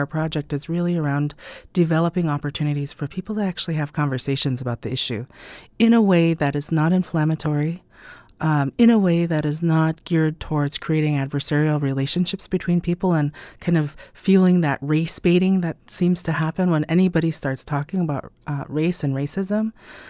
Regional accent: Alaska, United States; For me as an Alaska Native person, I'm Tlingit Haida, I'm from Southeast.

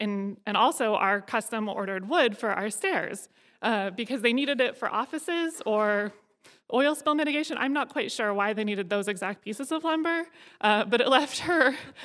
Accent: Cordova, Alaska, United States; I grew up in Cordova, and my parents had moved there shortly after I was born because it seemed like the perfect place to raise a family.

